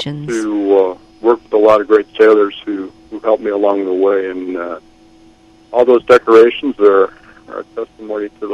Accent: Detroit, Michigan, United States; But I went home to my home state of Michigan, the Detroit area

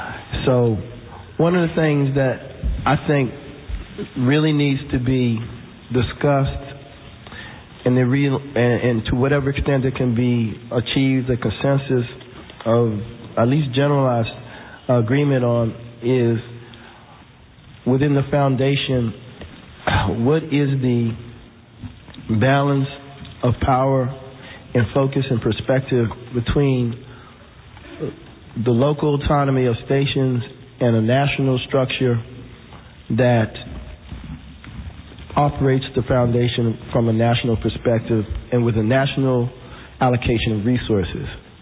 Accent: Washington, District of Columbia, United States; from Washington, D.C.

